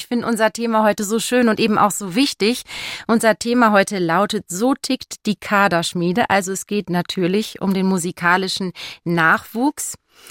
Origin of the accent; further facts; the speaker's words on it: Duisburg, North Rhine-Westphalia, Germany; Wir sind Nachbarinnen. Ich komme aus Duisburg.